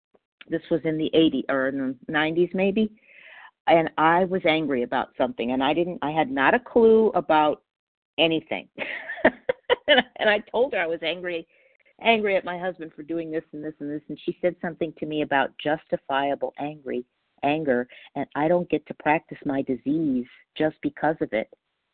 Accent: Palmdale, California, United States; I'm from Los Angeles, Palmdale, California.

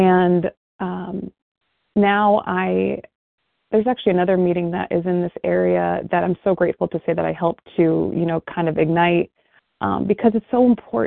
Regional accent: Akron, Ohio, United States; I'm from Akron. I'm from Ohio, and it's a snow globe here right now.

